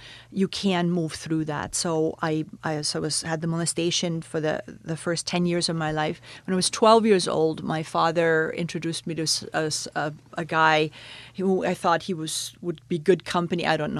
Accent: Bavaria, Germany; English is a second language; Well, I'm from Bavaria.

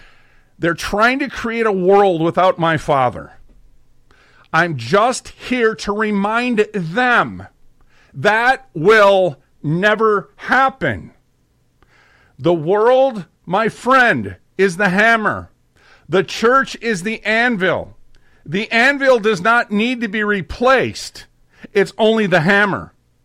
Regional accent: Minneapolis, Minnesota, United States; Oh, and for the record, I'm from Minneapolis.

